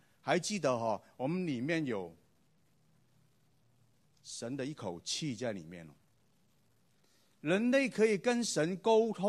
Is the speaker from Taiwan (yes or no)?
no; China; 我们中国人是这样说